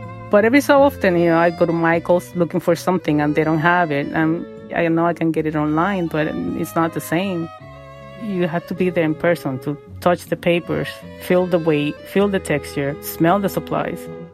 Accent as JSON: {"language": "English", "country": "Puerto Rico", "moved": "as an adult", "lives_now": "New York, United States", "said": "You know, we came from Puerto Rico and we were coming to New York."}